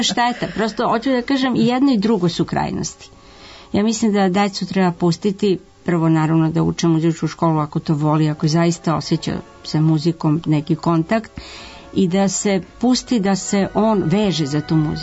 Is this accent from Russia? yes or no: yes; Russia; Serbian is a second language; ja mislim da je to i kod nas u Rusiji, u Evropi je dosta taj trend, naročito u istočnoj Evropi bio